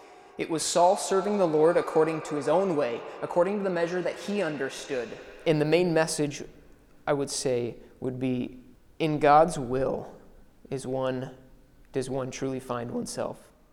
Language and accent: English; Great Plains, United States; also born or lived in South Dakota / Montana / North Dakota; I grew up around the Great Plains area, South Dakota, Montana, North Dakota, before seminary.